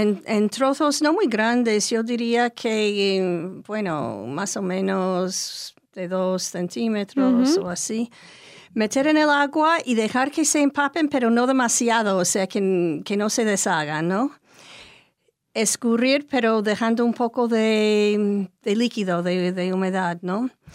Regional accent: United States; Spanish is a second language; En mi pueblo de Estados Unidos es muy típico

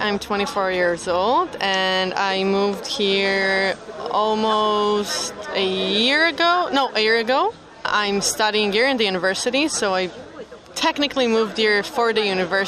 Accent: Rehovot, Central District, Israel; English is a second language; now in Berlin, Germany; I'm the only Israeli in the restaurant. Originally, I'm from Rehovot. It's a small town close to Tel Aviv borders.

